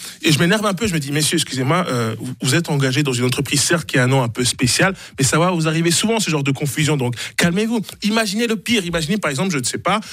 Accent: Neuchâtel, Switzerland; Et là où j'ai grandi, dans le ghetto neuchâtelois

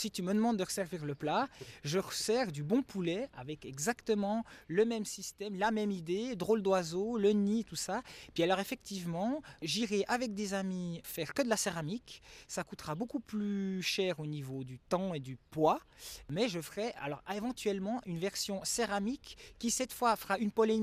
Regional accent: Neuchâtel, Switzerland; je suis neuchâtelois depuis toujours

